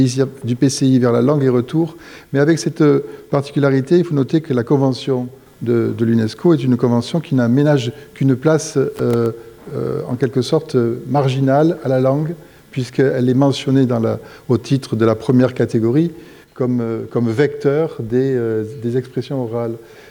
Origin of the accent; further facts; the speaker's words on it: France; accent: southeastern French; moi je suis du sud-est, Donc j'espère que mon accent s'entend encore un peu. En tout cas, je ne l'ai jamais vraiment perdu. Et c'est vrai que le provençal, je l'ai entendu parler dans mon enfance par ma grand-mère.